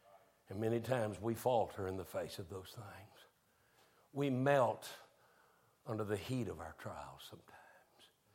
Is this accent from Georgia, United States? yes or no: no; Texas, United States; Now, I'm from Texas, so I'll use a horse.